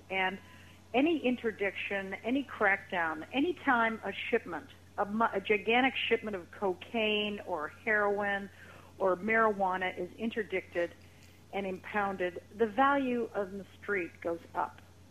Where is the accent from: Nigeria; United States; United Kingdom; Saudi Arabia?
United States; now in Canada; I'm originally an American, but I've lived in Canada for more than 30 years, and I know a lot about Mexico.